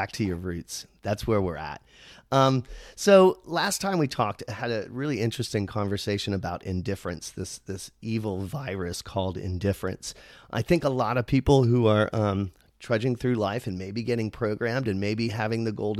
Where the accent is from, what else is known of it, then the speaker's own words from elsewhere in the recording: Orlando, Florida, United States; And I worked at Disney. I grew up in Orlando. I drove a freaking monorail.